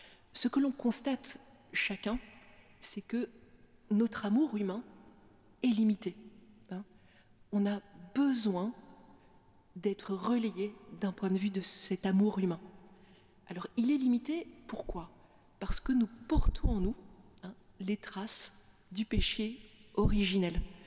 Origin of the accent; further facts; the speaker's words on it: Brussels, Brussels-Capital Region, Belgium; born there; moi je suis née à Bruxelles